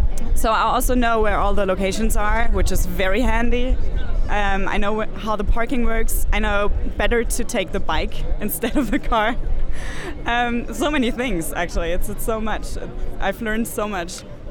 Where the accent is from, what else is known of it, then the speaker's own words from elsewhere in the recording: Germany; I'm heading from Germany, and I'm a journalist as well.